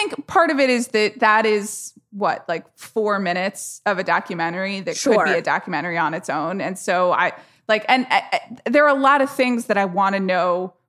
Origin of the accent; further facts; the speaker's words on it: Atlanta, Georgia, United States; You know, I grew up in Atlanta, Georgia